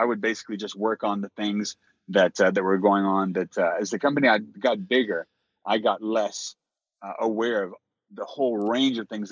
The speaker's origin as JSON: {"language": "English", "region": "Louisiana", "country": "United States", "said": "I'm actually Cajun through and through. I love the food. And I do love the music."}